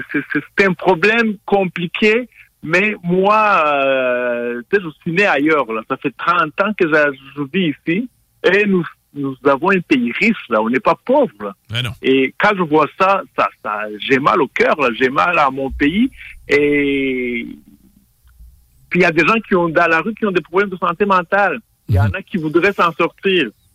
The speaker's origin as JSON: {"language": "French", "country": "Rwanda", "tie": "born there", "said": "Moi, je suis né au Rwanda."}